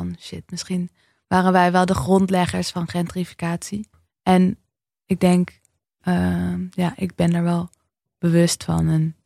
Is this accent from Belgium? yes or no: no; Amsterdam, North Holland, Netherlands; also born or lived in The Hague; toen ik in Den Haag ging wonen, toen had ik gewoon elke keer als ik naar Amsterdam ging met de trein, dat ik dacht, eindelijk weer naar huis.